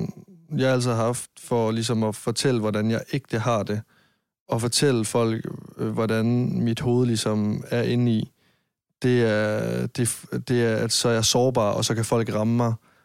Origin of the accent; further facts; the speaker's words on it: Varde, Region of Southern Denmark, Denmark; now in Copenhagen, Denmark; da jeg boede hjemme i Varde